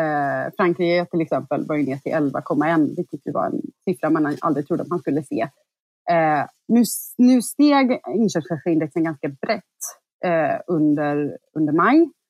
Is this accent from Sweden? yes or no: yes; Sweden; Så jag tror, som svensk kanske man har lite fördel av att vara van vid att titta på de svenska siffrorna